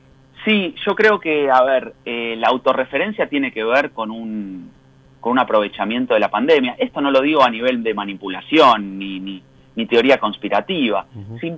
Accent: Argentina; hay que hacer una autocrítica como argentinos, ¿no?

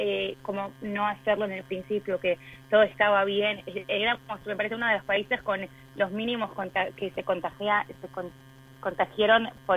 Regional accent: Petah Tikva, Central District, Israel; yo soy de Petah Tikva, que estoy en el centro, entonces Tel Aviv es como 10 minutos de mi casa.

